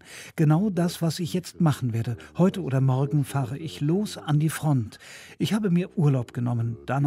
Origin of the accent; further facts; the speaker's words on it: Ukraine; now in Germany; Ich bin Ukrainer, das ist meine Pflicht.